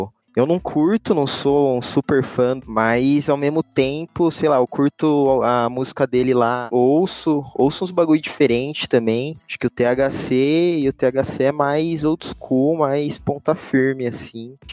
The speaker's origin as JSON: {"language": "Portuguese", "town": "São Carlos", "region": "São Paulo", "country": "Brazil", "said": "MC, sou de São Carlos. Trampo aqui em São Carlos também"}